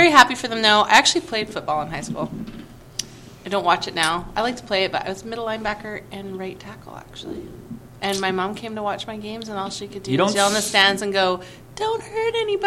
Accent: British Columbia, Canada; Well, you know, we're British Columbians.

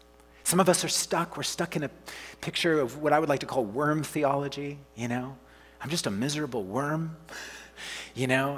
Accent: Oklahoma, United States; And you know, I'm from the States, you know, from Oklahoma

